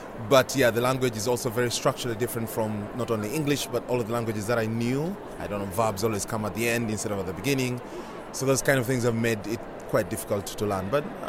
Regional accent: Uganda; also born or lived in United Kingdom; now in Netherlands; I'm from Uganda.

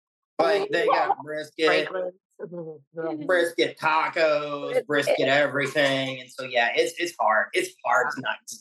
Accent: East Coast, United States; also born or lived in Adirondacks; I'm from the East Coast. I lived in the upstate New York. I lived in the Adirondacks for a long time.

